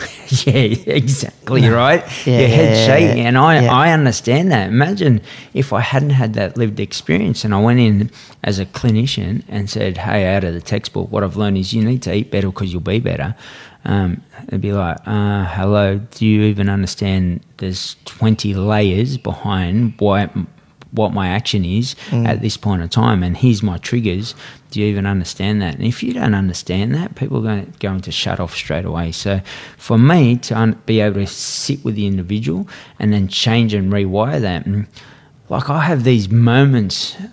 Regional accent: Redfern, New South Wales, Australia; And that's what I seen this happening in our community growing up in Redfern.

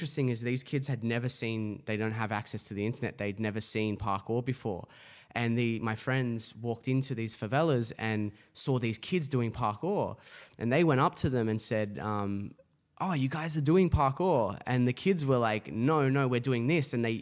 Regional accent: Summerland Point, New South Wales, Australia; So I grew up here on the Central Coast in a small town called Summerland Point. And so not a very urbanized place, actually nature, surrounded by nature.

